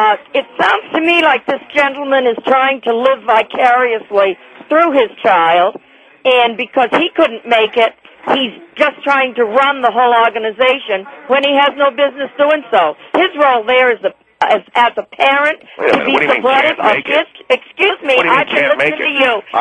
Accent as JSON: {"language": "English", "region": "Maine", "country": "United States", "said": "I'm from New England, excuse me."}